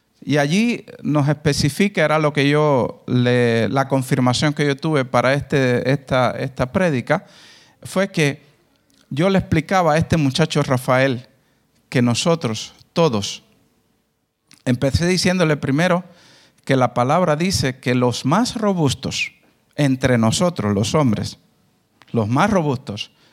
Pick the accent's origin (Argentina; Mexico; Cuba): Cuba; moved away as an adult; also born or lived in Russia; ya yo a mi edad, llegando a los 54 años casi, sí valoro. Yo salí muy joven de Cuba, yo nací en Cuba, salí muy joven, con 18 años, me fui a estudiar a Rusia, viví por allá casi como 10 años, después me vine acá, llevo más de 25 años viviendo acá.